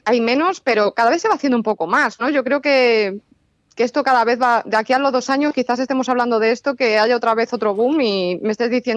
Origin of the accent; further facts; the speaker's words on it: Toledo, Castilla-La Mancha, Spain; Yo, que soy de Toledo, o sea, colindo con Toledo, ¿no? Así estoy un poco ahí.